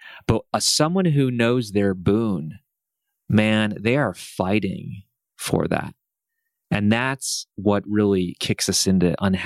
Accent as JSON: {"language": "English", "town": "Columbus", "region": "Ohio", "country": "United States", "tie": "born or raised there", "said": "They come from my hometown, Columbus, and they've won a Grammy"}